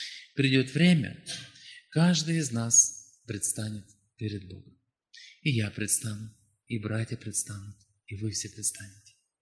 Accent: Zakarpattia Oblast, Ukraine; Я приехал к вам из Закарпатия. Это западная часть Украины.

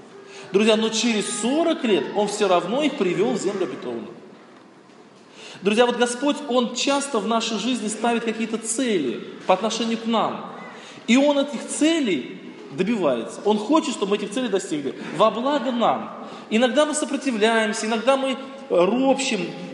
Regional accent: Tolyatti, Samara Oblast, Russia; Вот я вырос на Волге. Там, где я рос, это город Тольятти, ширина Волги почти 16 километров.

